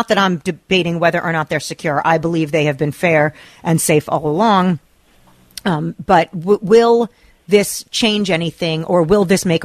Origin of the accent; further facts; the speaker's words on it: Minnesota, United States; As a Minnesotan, I worry about